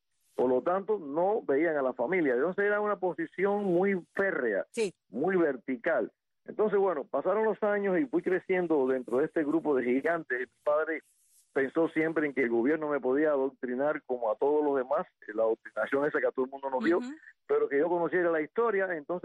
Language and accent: Spanish; Cuba; moved away as an adult; hasta que yo salí de Cuba con mi padre, yo tenía 19 años, el año 1979.